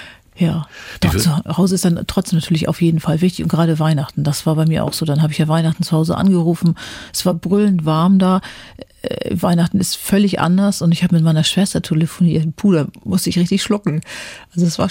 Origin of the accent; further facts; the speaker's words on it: Germany; Da dachte ich immer so als Deutsche, na, wenn das jetzt nicht mal irgendwie ein Hintergrund ist oder was die jetzt von einem wollen.